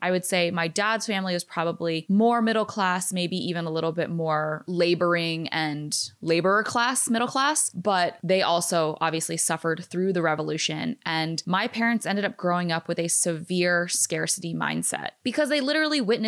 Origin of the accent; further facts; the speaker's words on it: United States; born there; first language English; because I was born in America and I have the sense of entitlement that, hey, I am a by birth citizen. I deserve to be here. I speak the language. I am a, you know, native English speaker.